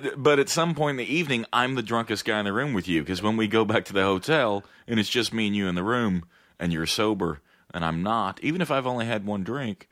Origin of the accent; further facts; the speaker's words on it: United States; We're from America. We don't know how accents work.